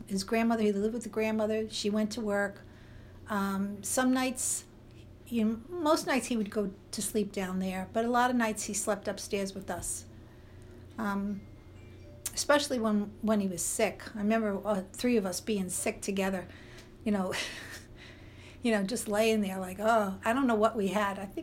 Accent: Bronx, New York, United States; I grew up in the Bronx in a three-room apartment. Fifth floor, or some people say sixth floor walk-up. And in a very mixed, it wasn't an Irish community, it was a mixed community of mainly Jewish and Italian. We were the odd people out.

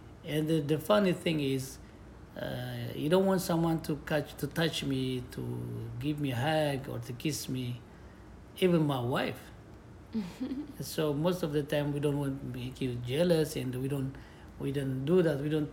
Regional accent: Asmara, Maekel, Eritrea; born there; English is a second language; My country is Eritrea in East Africa, Eritrea, and I was born in Asmara, capital city.

